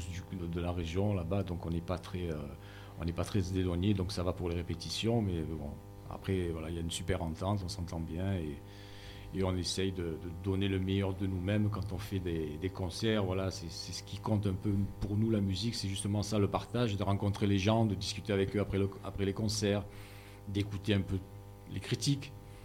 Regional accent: Aubagne, Provence-Alpes-Côte d'Azur, France; Alors, on vient d'Aubagne, de la région d'Aubagne, bon, enfin, Jérémy de Gardanne, mais c'est pas très loin.

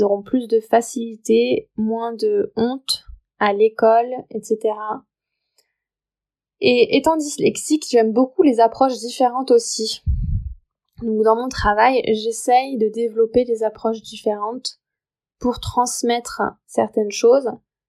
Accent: United States; also born or lived in France; suis franco-américaine, mon papa est américain, ma maman est française et je suis née aux États-Unis et j'ai grandi entre les deux pays.

